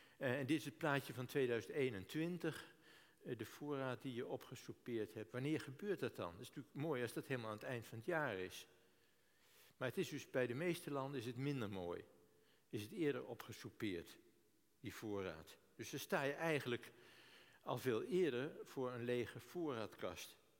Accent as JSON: {"language": "Dutch", "country": "Netherlands", "said": "ik moet zeggen, ik ben een wereldbewoner. En ik ben een Nederlander."}